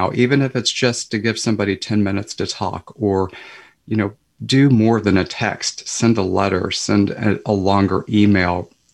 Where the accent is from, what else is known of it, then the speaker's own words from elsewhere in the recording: Missouri, United States; now in Saugatuck, United States; You know, I grew up in the Missouri Ozarks, and I ended up going on vacation to Saugatuck, and I fell in love with it.